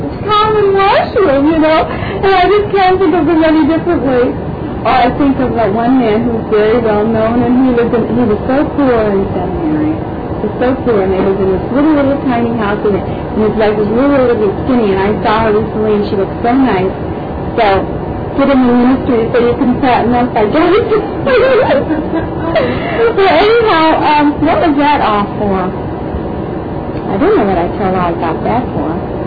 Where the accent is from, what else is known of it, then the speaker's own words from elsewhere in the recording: Ohio, United States; I was from Ohio, and we had much worse things in Ohio.